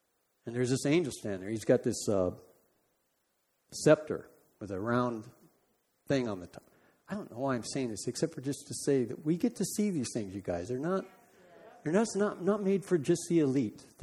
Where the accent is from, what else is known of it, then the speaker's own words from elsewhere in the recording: California, United States; Now, I'm from California. I wasn't quite used to the blunt New England thing, you know.